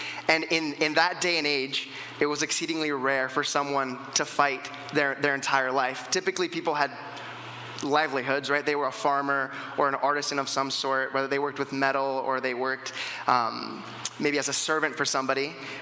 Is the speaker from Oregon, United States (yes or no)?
yes; Grants Pass, Oregon, United States; now in Canada; So it's kind of like I'm not originally from here. I grew up in Grants Pass, Oregon, and it's a little small town.